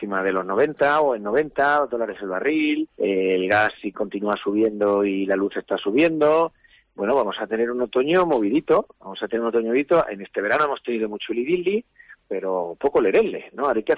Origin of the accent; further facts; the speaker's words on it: Castilla-La Mancha, Spain; Yo primero soy castellano-manchego, luego castellano-manchego y luego español